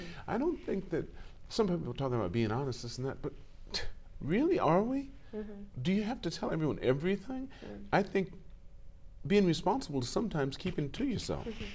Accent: California, United States; I'm from California, so I spoke different.

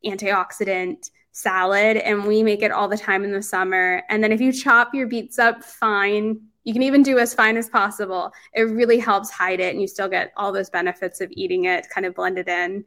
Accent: Pittsburgh, Pennsylvania, United States; Yeah, my husband likes more spicy things than I do personally

